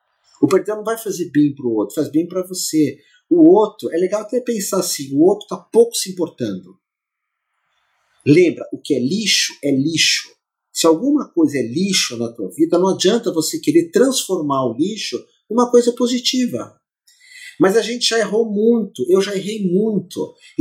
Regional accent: São Paulo, Brazil; born there; Eu nasci em Moema, que é um bairro de São Paulo.

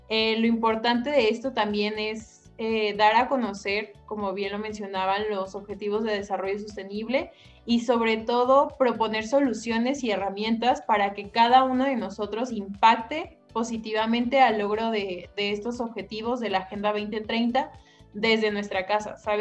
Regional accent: Oaxaca, Mexico; tengo 20 años, soy de Oaxaca, pero estudio en la Benemérita Universidad Autónoma de Puebla.

